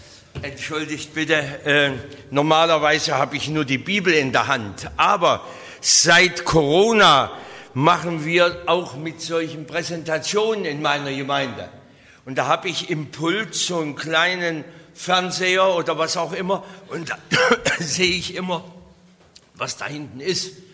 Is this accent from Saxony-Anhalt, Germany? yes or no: yes; Weißenfels, Saxony-Anhalt, Germany; Ich komme also auch aus dem Osten, aber weiter oben. Mein Heimatort, aus dem ich komme, ist Weißenfels, liegt so zwischen Leipzig und Halle. Da bin ich vor vielen Jahren geboren, 1951.